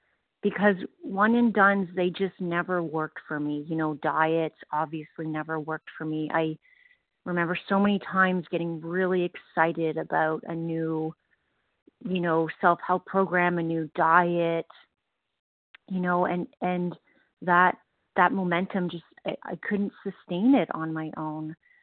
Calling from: Ontario, Canada; I'm calling from Ontario, Canada.

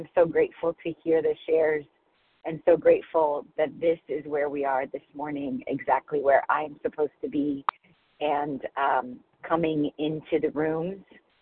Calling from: Chicago, Illinois, United States; Calling in from Chicago.

